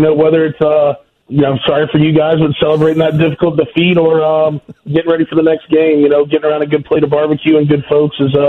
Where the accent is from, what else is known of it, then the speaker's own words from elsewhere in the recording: Lakeland, Florida, United States; I'm going to be here in my hometown of Lakeland, Florida.